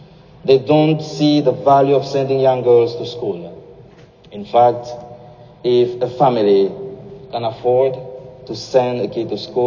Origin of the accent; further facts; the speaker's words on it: Cameroon; now in Zambia; I'm originally from Cameroon and I'm missionary in Zambia.